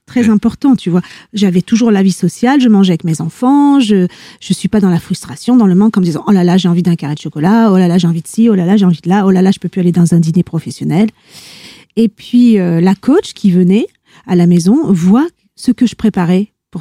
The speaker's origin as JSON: {"language": "French", "country": "Italy", "tie": "born or raised there", "said": "que j'écoutais dans mon enfance en Italie avec ma famille."}